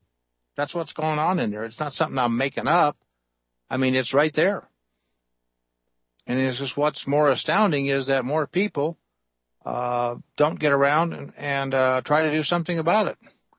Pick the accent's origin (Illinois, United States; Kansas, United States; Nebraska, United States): Kansas, United States; I'm a hick from Kansas, farm boy. Not too smart.